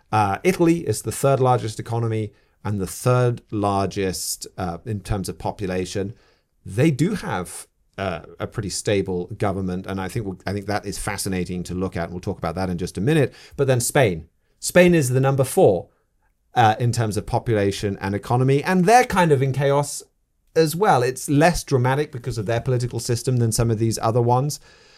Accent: United Kingdom; But I'm going to say Junts because I'm British.

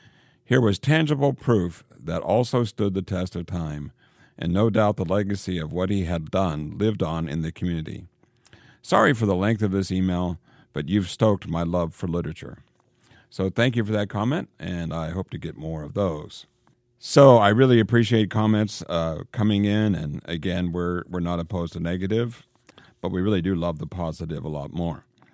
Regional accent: Canada; Being a Canadian, we didn't have much exposure to American writers.

